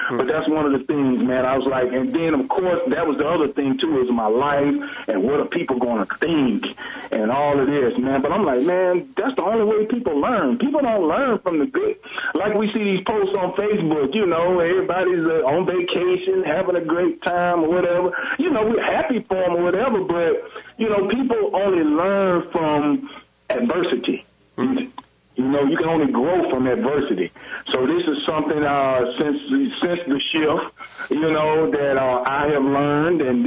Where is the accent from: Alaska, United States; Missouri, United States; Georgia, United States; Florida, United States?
Georgia, United States; Atlanta; I'm in Atlanta, Georgia. This is my hometown, born and reared here. And my travels have brought me back here.